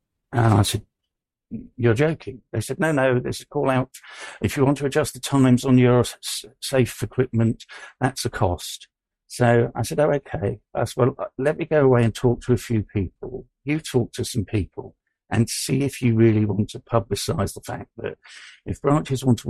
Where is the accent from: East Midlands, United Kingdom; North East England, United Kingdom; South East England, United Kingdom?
South East England, United Kingdom; Maidenhead; I came from Maidenhead, a prosperous place down